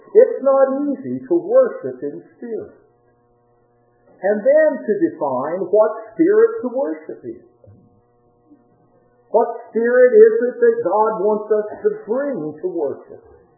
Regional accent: Farmington, West Virginia, United States; I grew up just outside of Farmington, West Virginia, probably about 15 miles, maybe 17 miles from Farmington.

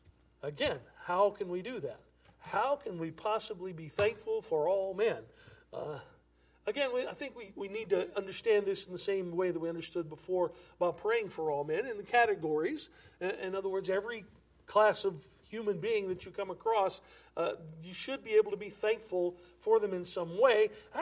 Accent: United States; Ouch, I'm an American. Okay? I'm all the way American. I love this country.

